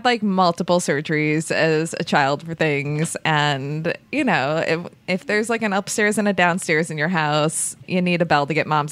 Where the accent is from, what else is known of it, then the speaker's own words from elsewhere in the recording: Buffalo, New York, United States; I did have a pool growing up in Buffalo.